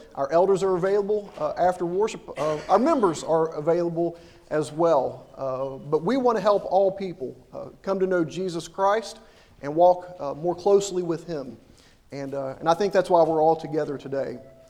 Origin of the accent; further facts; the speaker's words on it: West Virginia, United States; because in my family, growing up in West Virginia, I'd come across all kinds of empty graves of people that I knew that had pre-purchased where they were going to be buried.